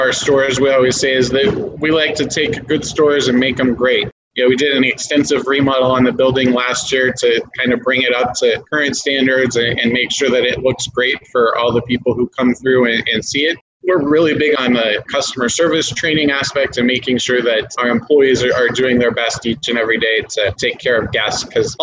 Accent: Denver, Colorado, United States; also born or lived in Wyoming; I grew up in Colorado. I was originally born in Wyoming, but grew up in the Denver area and been in Colorado most of my life.

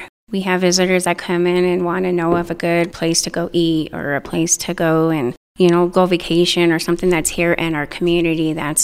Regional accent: Monte Vista, United States; I am originally from Monte Vista. I've been here since I was 2 years old. Was born in Montebello, California, and moved out here with my family, and I've been here ever since.

